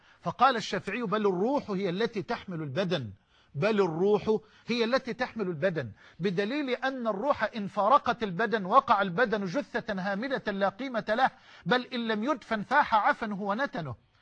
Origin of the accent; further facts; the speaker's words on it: Egypt; يعني كما يقال عندنا في مصر يضحك الطوب، يضحك الطوبة